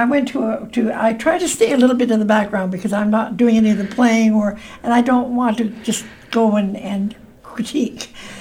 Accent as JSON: {"language": "English", "town": "Hamilton", "region": "Ontario", "country": "Canada", "tie": "born or raised there", "said": "I grew up in Hamilton, and Kiwanis Festival was part of our life."}